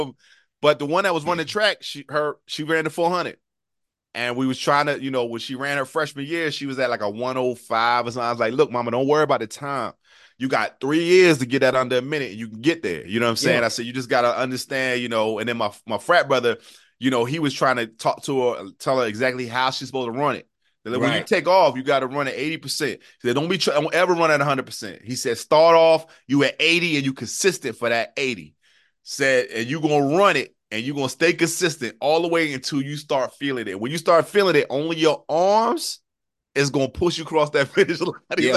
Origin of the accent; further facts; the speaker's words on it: Willingboro, New Jersey, United States; So I grew up in Willingboro, New Jersey, man.